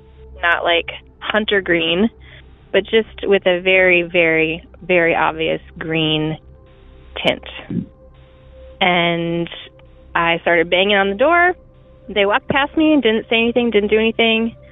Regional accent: Nebraska, United States; moved away; I'm from Nebraska, but I don't live there anymore. I grew up there.

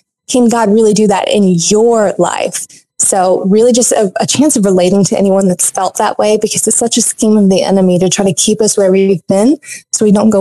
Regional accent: Southern United States, United States; growing up in the Bible Belt

